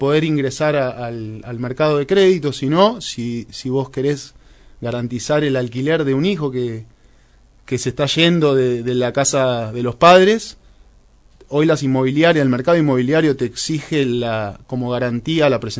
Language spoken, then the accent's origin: Spanish; Buenos Aires, Argentina; la ciudad de Buenos Aires, de donde soy yo